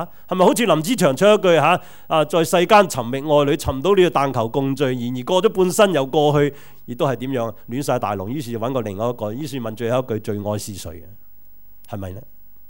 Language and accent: Cantonese; New Territories, Hong Kong; 我新界长大的时候，我记得小的时候都、有一首那些歌成日唱